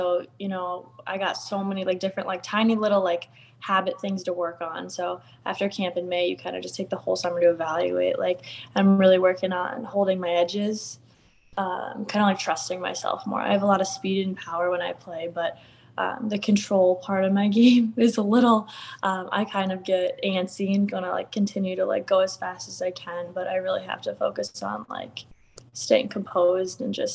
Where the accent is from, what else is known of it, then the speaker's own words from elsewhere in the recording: Lakeville, Minnesota, United States; they ask you where you're from and you're like, oh, I'm from Lakeville, Minnesota.